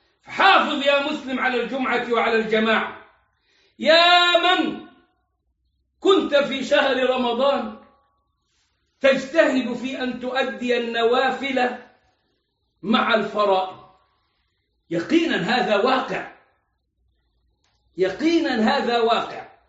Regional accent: Egypt; عندنا في مصر لو تم ضبط مجموعة بتصلي على سطح البيت يتم اعتقاله.

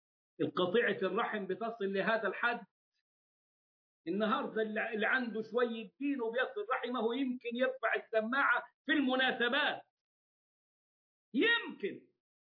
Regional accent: Upper Egypt, Egypt; إحنا عندنا في الصعيد نحرج بالجيم،

